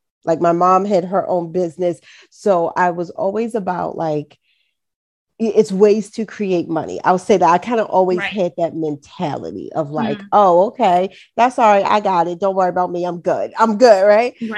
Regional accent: Baltimore, Maryland, United States; accent: Baltimore City; I grew up in Baltimore City, right?

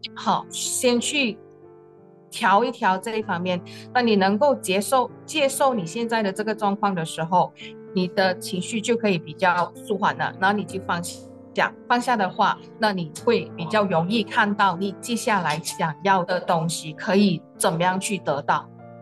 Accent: Guangdong, China; accent: Cantonese; 我们广东话讲，物系死嘅，人系生嘅。

